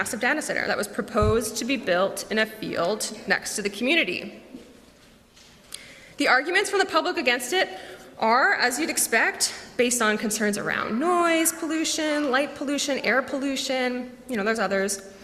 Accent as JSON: {"language": "English", "region": "Manitoba", "country": "Canada", "tie": "born or raised there", "lives_now": "Winnipeg, Canada", "said": "I'm from Manitoba, and I grew up on a farm about an hour south of Winnipeg."}